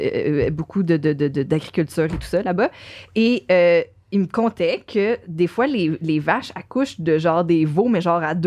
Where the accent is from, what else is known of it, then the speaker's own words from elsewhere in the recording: Laval, Quebec, Canada; moi, je viens de Laval.